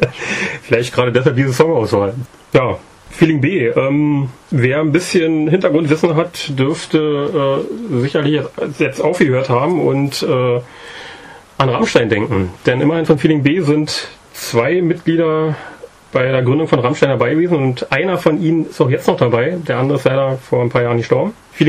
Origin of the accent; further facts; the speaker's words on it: Berlin, Germany; ich komme aus dem Ostteil Berlins und bin in der DDR aufgewachsen